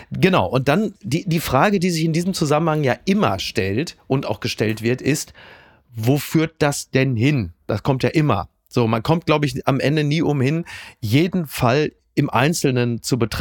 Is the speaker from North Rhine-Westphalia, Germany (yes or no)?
yes; North Rhine-Westphalia, Germany; Und ich komme ja aus dem Ruhrgebiet.